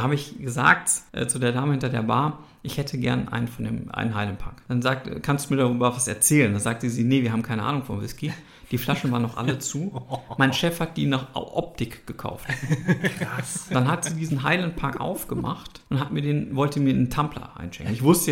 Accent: Münster, North Rhine-Westphalia, Germany; Ich komme eigentlich aus Münster

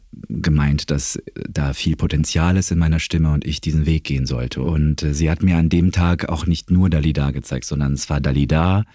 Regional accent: Augsburg, Bavaria, Germany; now in Munich, Germany; Nach meinem Abitur bin ich aus Augsburg, wo ich aufgewachsen bin.

